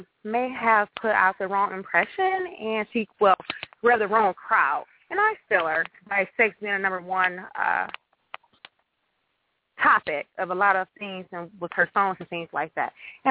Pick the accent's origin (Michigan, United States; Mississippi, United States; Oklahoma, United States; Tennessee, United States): Michigan, United States; Detroit; Hi, yes. I am from Detroit.